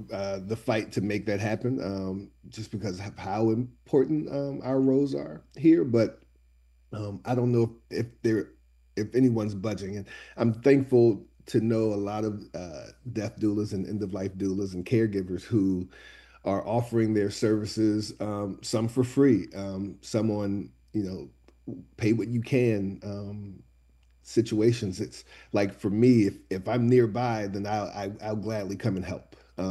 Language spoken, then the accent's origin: English; Charlottesville, Virginia, United States; I come from Charlottesville, Virginia.